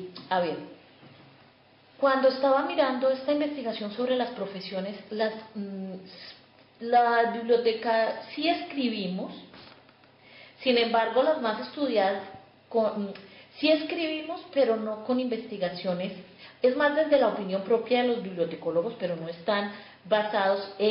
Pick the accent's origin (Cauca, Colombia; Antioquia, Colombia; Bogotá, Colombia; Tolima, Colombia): Tolima, Colombia; Bueno, la música colombiana que me ha acompañado toda la vida es de unos cantantes de la región que yo soy, del Tolima